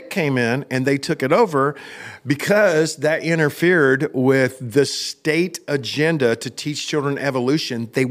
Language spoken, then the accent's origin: English; Glen Rose, Texas, United States; And I can tell y'all that I am from Glen Rose, Texas.